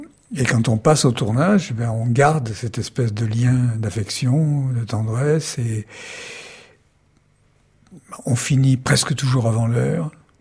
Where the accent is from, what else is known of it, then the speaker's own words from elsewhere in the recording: Corsica, France; Mais je suis corse et les Corses ont aussi le sens de l'autodérision.